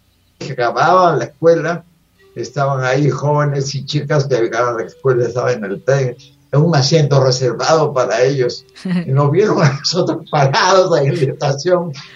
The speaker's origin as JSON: {"language": "Spanish", "region": "Lima", "country": "Peru", "tie": "born or raised there", "said": "Habíamos nacido y crecido en Lima, ajá, que es una ciudad feísima, ¿no?"}